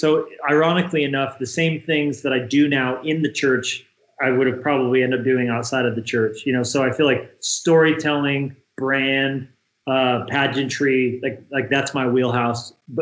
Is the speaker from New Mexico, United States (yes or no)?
yes; New Mexico, United States; also born or lived in Northwest; Yeah, so I grew up in New Mexico.